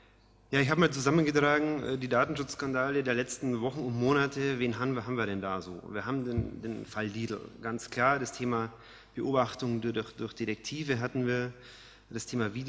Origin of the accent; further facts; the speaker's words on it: Bavaria, Germany; now in Rhineland, Germany; Sie hören es, ich bin Bayer, insofern Wahlrheinländer, also das Heimspiel in Köln.